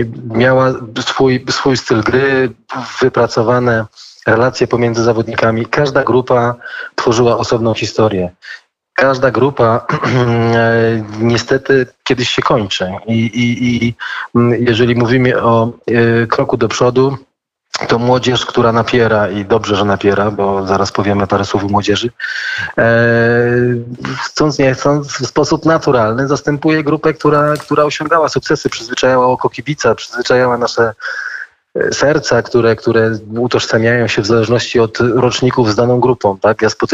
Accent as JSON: {"language": "Polish", "town": "Nysa", "region": "Opole Voivodeship", "country": "Poland", "said": "jestem dumny, że jesteśmy krajanami, bo pochodzimy razem z Nysy"}